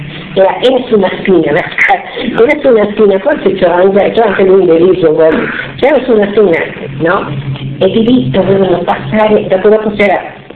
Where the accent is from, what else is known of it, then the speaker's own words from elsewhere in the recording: Pordenone, Friuli-Venezia Giulia, Italy; Sì, perché sono da Pordenone a Pordenone